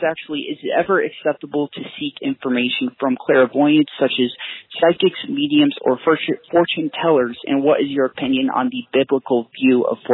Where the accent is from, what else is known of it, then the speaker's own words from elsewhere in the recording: Colorado, United States; I'm 24, and yeah, I'm from Colorado